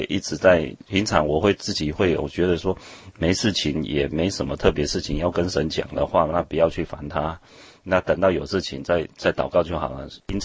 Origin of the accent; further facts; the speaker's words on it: Taiwan; 我来自台湾嘛，那就是说我们在准备上，我们有一个观念，就是能够准备的越完美越好